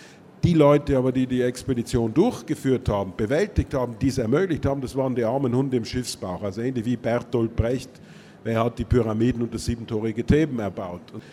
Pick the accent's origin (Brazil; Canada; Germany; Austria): Austria; wie man bei uns in Österreich sagt, wobei ich zugleich sagen muss, dass ich als Österreicher gewissermaßen einen Aachener Heimatroman geschrieben habe